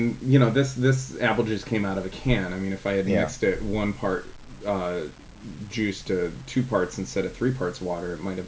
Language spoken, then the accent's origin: English; Ithaca, New York, United States; But you go to some of these, places upstate New York, especially where I grew up in the Ithaca area.